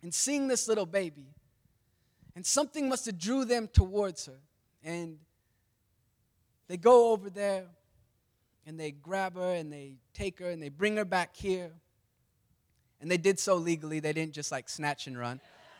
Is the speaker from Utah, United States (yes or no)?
yes; Salt Lake City, Utah, United States; I'm from Salt Lake City, Utah.